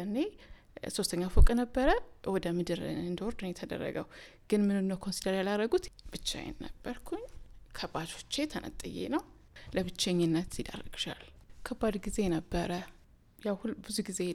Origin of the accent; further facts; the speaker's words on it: Dessie, Amhara, Ethiopia; ከቤተሰብ ቀጥሎ የማህበረሰብ ደሴ ነው ያደግኩት።